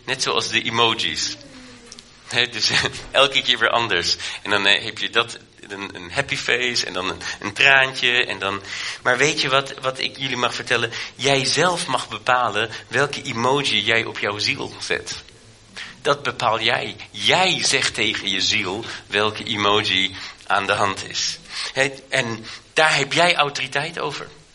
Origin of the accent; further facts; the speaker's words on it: Germany; Ik ben in Duitsland opgegroeid en dan zeg, goede tieren, dat klinkt heel raar voor mij.